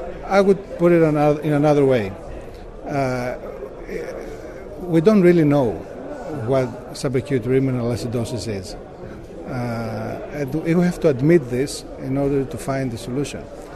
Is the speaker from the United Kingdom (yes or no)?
no; Greece; I'm a veterinarian. I come from Greece.